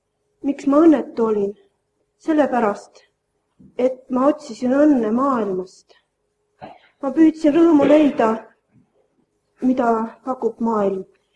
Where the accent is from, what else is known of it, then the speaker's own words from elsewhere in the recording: Pärnu, Pärnu County, Estonia; sest ma olen Pärnust